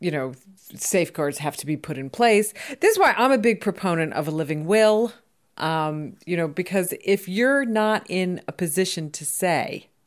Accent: New York, United States; And of course, being New Yorker, I'm obsessed with real estate.

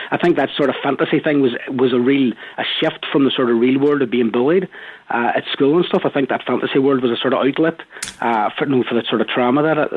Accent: Northern Ireland, United Kingdom; born or raised there

